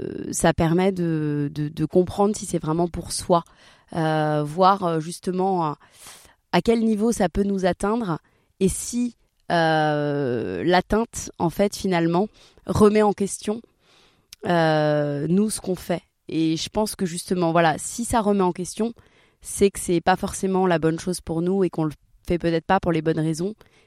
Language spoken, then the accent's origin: French; Marseille, Provence-Alpes-Côte d'Azur, France; je viens de Marseille